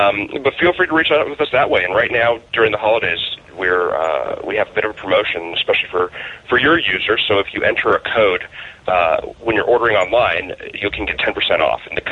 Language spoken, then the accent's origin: English; Chicago, Illinois, United States; I'm from Chicago originally.